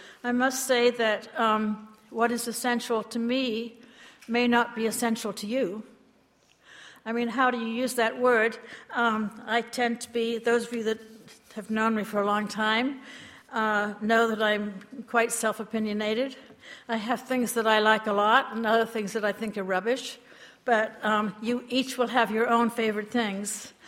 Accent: United Kingdom; I was born and raised in Great Britain

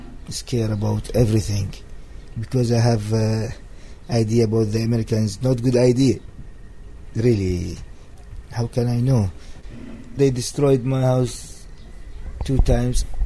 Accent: Iraq; English is a second language; Because I come from Iraq, you lose everything.

